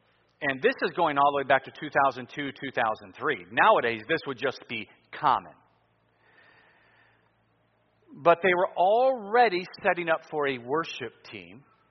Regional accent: Cleveland, Ohio, United States; when I was in near my hometown of Cleveland, Ohio, in Lodi, Ohio.

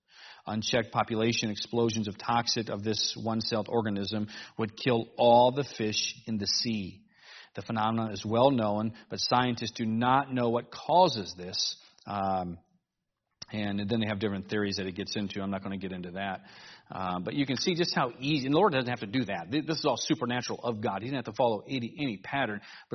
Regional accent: Cleveland, Ohio, United States; I grew up in Cleveland, Ohio, and so we did not exactly have an ocean.

